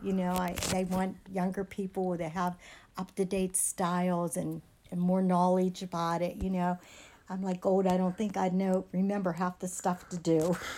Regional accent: Natrona, Pennsylvania, United States; I grew up in Natrona. I lived most of my life in Natrona Heights, Trenum area.

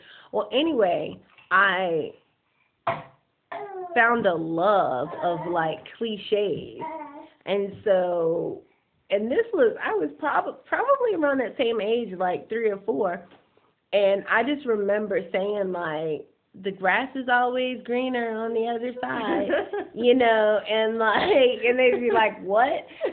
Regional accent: Garner, North Carolina, United States; also born or lived in Long Island, New York; Well, I grew up in two different places. So a portion of the time was in Long Island, New York, and then a portion, I guess as I got older, was in Garner, North Carolina.

